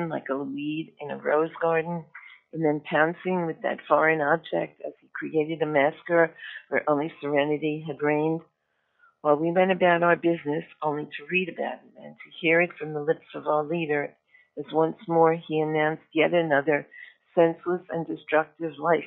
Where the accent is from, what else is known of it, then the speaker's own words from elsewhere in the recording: Connecticut, United States; I come from Connecticut where Sandy Hook happened.